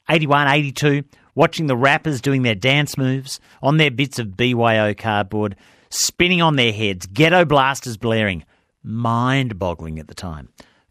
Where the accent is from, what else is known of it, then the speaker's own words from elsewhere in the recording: Melbourne, Victoria, Australia; I grew up in Melbourne, so I'm feeling quite ashamed and ignorant that I'm so unaware of the history of my city.